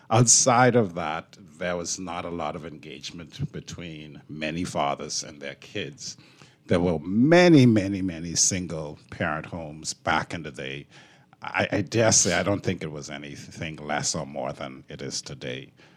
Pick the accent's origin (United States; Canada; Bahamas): Bahamas; So I'm in my 60s, I'm in my mid-60s. I grew up in the Bahamas